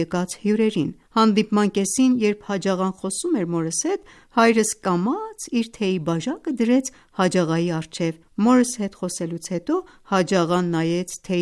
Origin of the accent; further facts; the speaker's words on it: Shazand, Markazi, Iran; Արաքի Շազանդ քաղաքում։